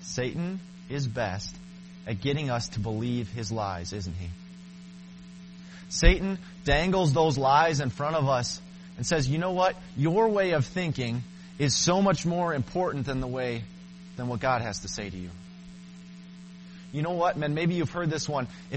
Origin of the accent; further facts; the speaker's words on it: Michigan, United States; Growing up in Michigan, I quickly found one of my favorite hobbies, fishing.